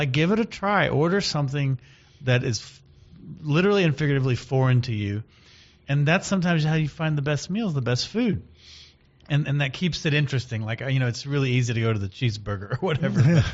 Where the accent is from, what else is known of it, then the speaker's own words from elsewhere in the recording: United States; As an American, you tend to gravitate towards the stuff you recognize.